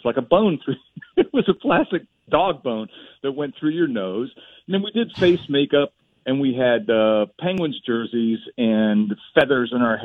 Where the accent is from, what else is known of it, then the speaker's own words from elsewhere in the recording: Ohio Valley, United States; also born or lived in Tennessee; now in Pittsburgh, United States; I came to Pittsburgh in 1986 from Tennessee, and although I'm from the Ohio Valley, I knew nothing about hockey.